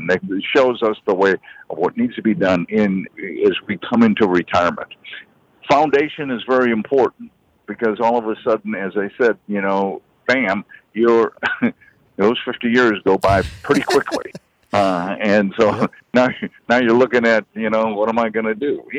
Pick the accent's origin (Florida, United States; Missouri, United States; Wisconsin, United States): Wisconsin, United States; American Legion been a big part of my life, maybe a lot of people's lives, when I was growing up in Wisconsin.